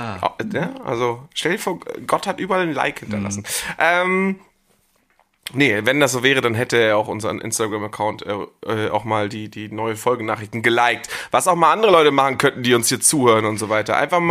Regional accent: Schleswig-Holstein, Germany; Ich komme aus Schleswig-Holstein.

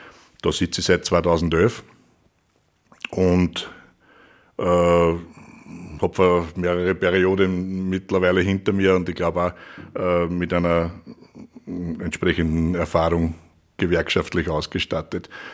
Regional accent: Lower Austria, Austria; Ich bin ein Niederösterreicher

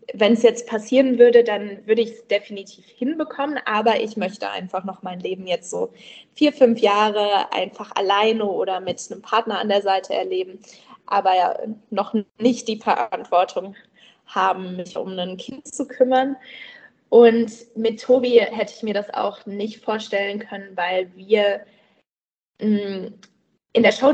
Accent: Odenwald, Germany; Also ich bin der Mensch, der ich bin, dadurch, dass ich im Odenwald auch aufgewachsen bin.

